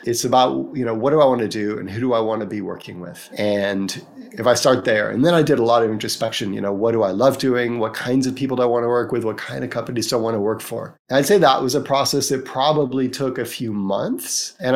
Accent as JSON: {"language": "English", "country": "United States", "said": "It's even weirder for me because, as you can plainly hear, I'm American, and most Americans don't have passports"}